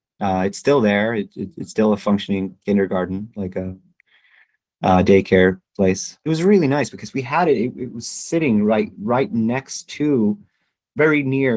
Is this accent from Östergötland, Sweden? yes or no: yes; Linköping, Östergötland, Sweden; English is a second language; Where I grew up in Linköping